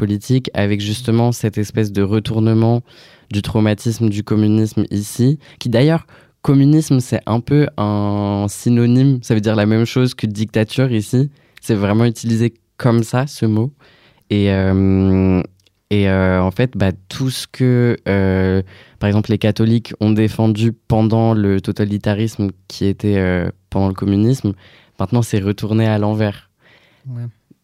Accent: Poland; mais je suis polonais.

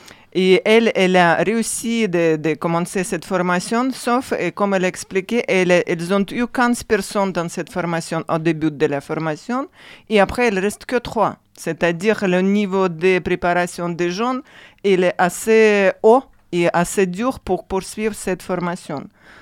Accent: Ukraine; moved away; moi, comme j'ai quitté l'Ukraine, je n'ai pas encore eu.

